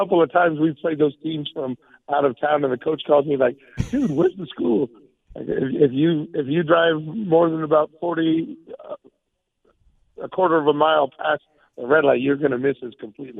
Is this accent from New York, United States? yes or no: no; Lindsay, California, United States; I came from Lindsay, and I hated Strathmore with a passion.